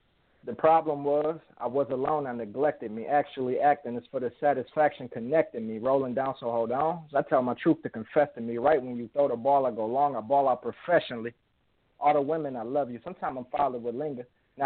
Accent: Detroit, Michigan, United States; from Detroit.

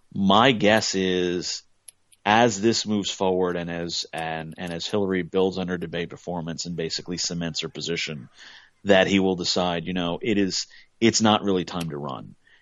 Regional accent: Northeast, United States; That's us. That's Northeasterners. We love that kind of guy.

